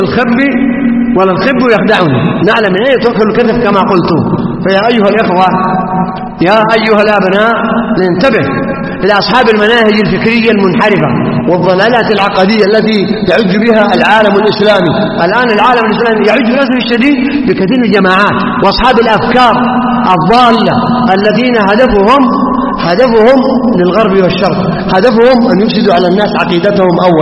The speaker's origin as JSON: {"language": "Arabic", "country": "Saudi Arabia", "said": "نعم ننعم في بلادنا المملكة العربية السعودية بنعم كثيرة وخيرات كثيرة"}